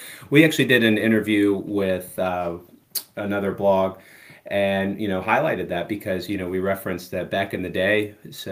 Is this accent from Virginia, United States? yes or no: yes; Virginia, United States; now in Pittsburgh, United States; I'm from Pittsburgh, Pennsylvania, and Brian's back from where I'm originally from, down in the Virginia area.